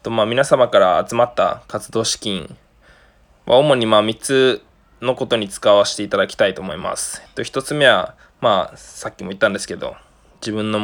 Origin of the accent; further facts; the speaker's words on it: Yokosuka, Kanagawa, Japan; also born or lived in United States; アメリカ生まれで神奈川県の横須賀市育ちです。年齢は26歳、